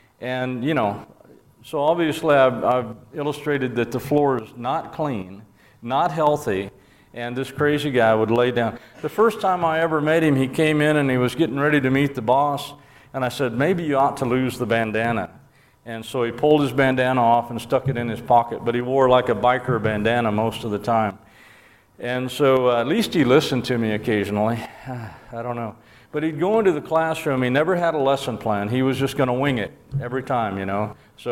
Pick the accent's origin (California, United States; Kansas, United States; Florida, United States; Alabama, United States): Kansas, United States; In my home state of Kansas, the Kansas River is known as a navigable stream